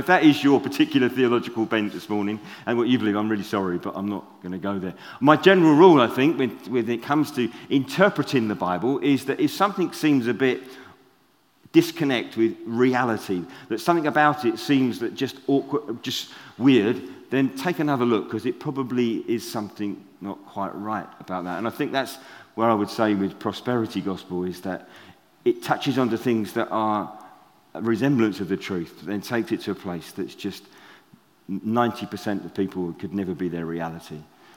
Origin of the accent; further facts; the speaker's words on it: United Kingdom; Being a British Christian, talking about money, and we don't like talking about money